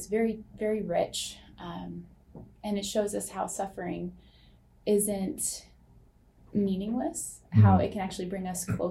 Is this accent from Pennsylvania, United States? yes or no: yes; Pittsburgh, Pennsylvania, United States; Yes, I grew up in Pittsburgh, Pennsylvania, the fifth of seven kiddos.